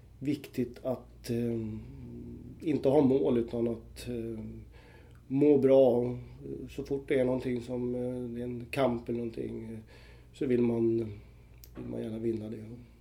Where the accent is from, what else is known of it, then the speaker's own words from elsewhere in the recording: Uppsala, Uppsala County, Sweden; att jag är från Uppsala, Sveriges fjärde största stad, inte så många som vet det. Och uppväxt där och bott i två omgångar.